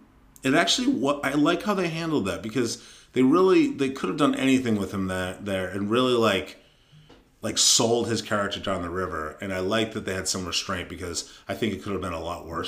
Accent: New England, United States; Again, we're from New England, so we never had a chance.

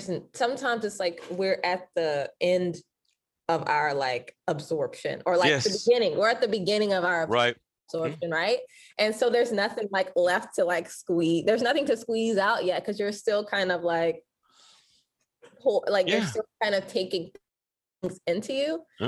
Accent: New Orleans, Louisiana, United States; I'm from New Orleans, as Cliff mentioned, and there is a guy there.

